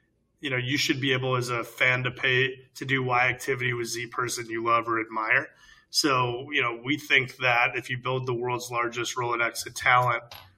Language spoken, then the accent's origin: English; Chicago, Illinois, United States; growing up in Chicago in the 90s, like that's probably the guy.